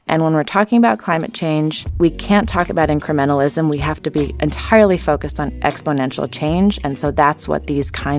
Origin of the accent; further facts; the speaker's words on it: California, United States; And as a Californian, this was a bit of a leap for me